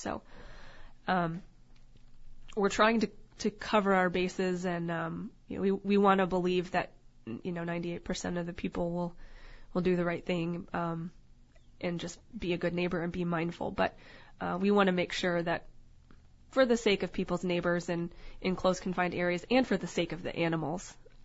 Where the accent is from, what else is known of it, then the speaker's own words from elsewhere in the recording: East Coast, United States; now in Alaska, United States; Interestingly enough, so I'm not an Alaskan. I was I'm an import. I grew up on the East Coast